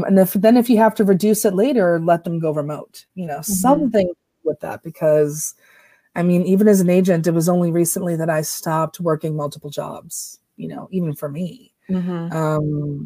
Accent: New York, United States; I eventually did struggle, but I was living with my parents. I grew up in New York.

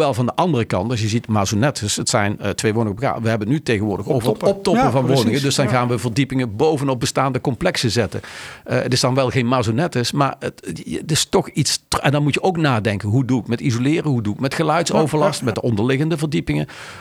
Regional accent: Nijmegen, Gelderland, Netherlands; Ik heb in het verleden, mocht ik als Nijmegenaar, mocht ik wel eens projecten beoordelen

